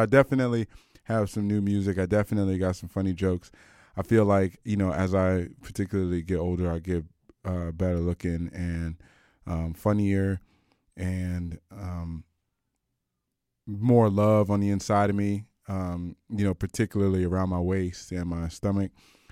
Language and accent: English; United States; So, you know, I'm from America, and one of the things about Americans is that Americans don't know shit.